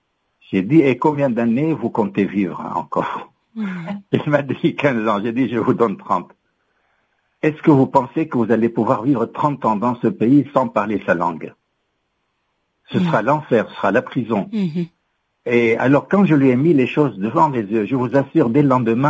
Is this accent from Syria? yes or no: yes; Syria; now in France; Moi, je ne dis pas la Syrie, mon pays d'origine. Je dis la Syrie, mon pays toujours et à jamais. Mm-hmm. Et la France aussi, mon pays pour toujours.